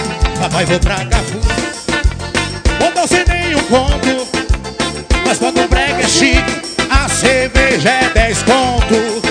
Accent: Berizal, Minas Gerais, Brazil; E eu sou de Berizal, hein?

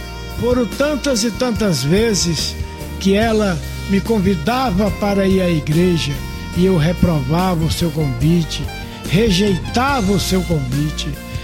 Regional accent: Feijó, Acre, Brazil; fui eleito prefeito de Feijó, minha terra natal

